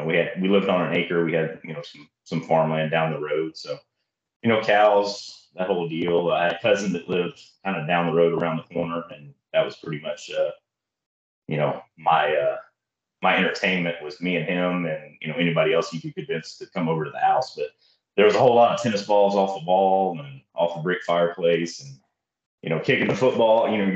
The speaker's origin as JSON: {"language": "English", "town": "Hope", "region": "Texas", "country": "United States", "tie": "born or raised there", "also_born_or_lived": "Yoakum", "said": "I was born in Yoakum, but I grew up about 15 miles outside of Yoakum in a little community called Hope."}